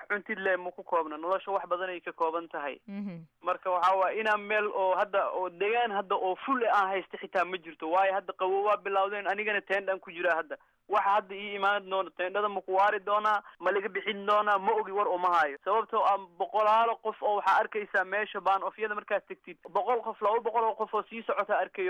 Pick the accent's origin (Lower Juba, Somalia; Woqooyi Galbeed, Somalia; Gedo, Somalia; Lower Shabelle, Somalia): Lower Shabelle, Somalia; Kunturwaare; now in Austria; Ani waxaan ka imaaday Kunturwaare ee meel la dhahayo